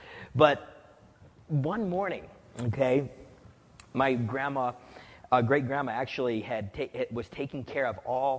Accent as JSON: {"language": "English", "region": "New Mexico", "country": "United States", "tie": "born or raised there", "said": "I was born and raised in New Mexico"}